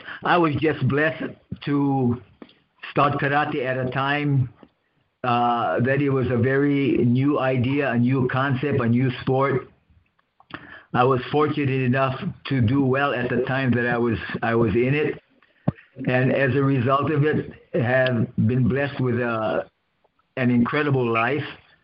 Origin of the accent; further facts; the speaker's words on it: Hawaii, United States; You know, growing up in Hawaii, as you guys all know, you know, we are exposed to the Japanese culture, so many different cultures.